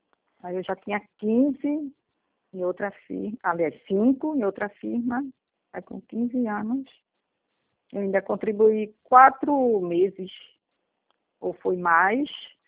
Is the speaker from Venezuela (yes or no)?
no; Olinda, Pernambuco, Brazil; born there; Olinda. Assim, eu morava em Olinda, agora não sei se foi na maternidade de Olinda ou de Recife